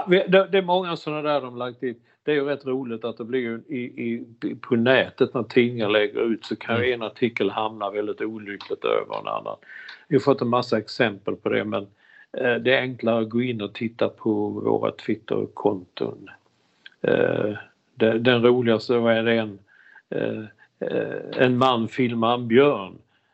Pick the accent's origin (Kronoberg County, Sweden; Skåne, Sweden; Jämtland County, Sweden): Skåne, Sweden; Malmö; där bodde jag, där växte jag upp i den fabriken. Där bodde vi.